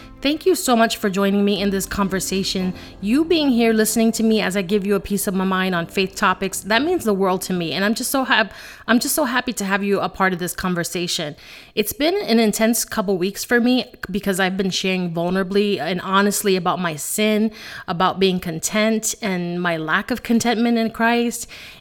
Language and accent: English; Bronx, New York, United States; I am a sassy Latina, and I'm originally from the Bronx.